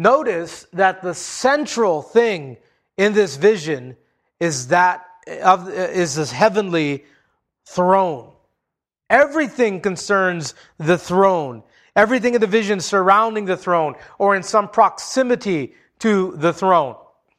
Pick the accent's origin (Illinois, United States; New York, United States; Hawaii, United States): Hawaii, United States; You know, growing up in Hawaii, I spent a lot of time underwater.